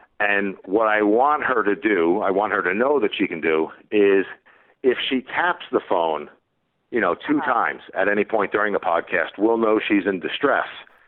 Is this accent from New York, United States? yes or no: yes; The Bronx, New York, United States; born there; No, I was born in the Bronx, actually, but we just learned the alphabet with an R.